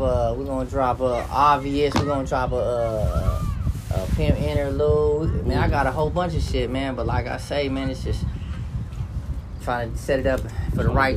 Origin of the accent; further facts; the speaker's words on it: California, United States; also born or lived in New Jersey; So all my family's from California. Okay. I was born in New Jersey, but I only stayed out there a couple months, and I came right back.